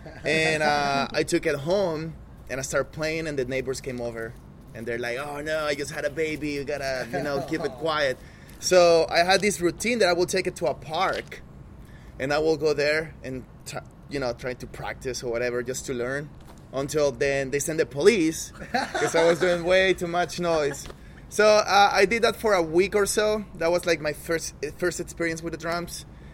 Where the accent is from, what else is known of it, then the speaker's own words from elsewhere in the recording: El Salvador; I started learning to play. I'm originally from El Salvador.